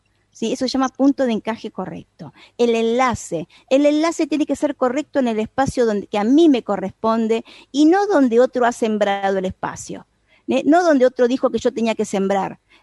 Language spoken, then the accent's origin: Spanish; Lanús, Buenos Aires Province, Argentina; porque ella es de zona sur como yo. Las de zona sur somos de armas llevar, granate, porque soy de Lanús.